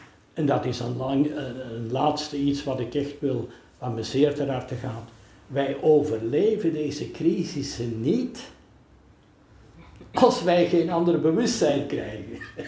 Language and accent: Dutch; Belgium; want wij zijn Nederlanders, ik ben Belg hoor, maar wij zijn hier geboren en dat mogen we eren.